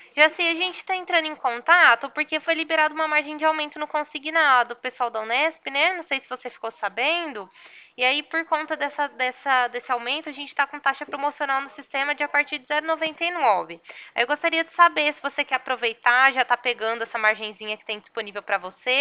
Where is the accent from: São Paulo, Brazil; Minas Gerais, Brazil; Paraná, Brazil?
São Paulo, Brazil; Ribeirão Preto; Eu sou de Ribeirão Preto